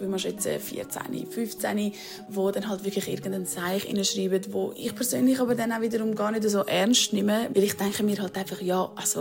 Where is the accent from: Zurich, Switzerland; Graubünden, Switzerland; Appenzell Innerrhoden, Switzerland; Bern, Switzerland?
Zurich, Switzerland; ich bin 25 und ich komme aus Zürich.